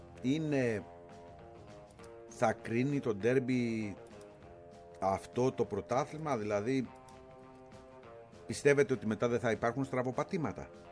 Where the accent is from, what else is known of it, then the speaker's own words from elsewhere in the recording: Greece; Αλλά όπως και να το κάνουμε, επειδή ζούμε στην Ελλάδα, είμαστε Έλληνες